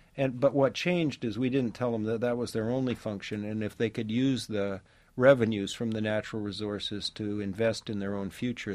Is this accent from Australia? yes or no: no; Canada; also born or lived in New Jersey, United States; I was born in New Jersey and grew up in Canada.